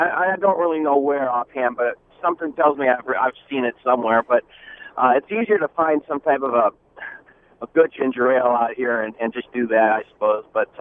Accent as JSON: {"language": "English", "town": "Detroit", "region": "Michigan", "country": "United States", "said": "Well, I'm originally from the Detroit area of Michigan."}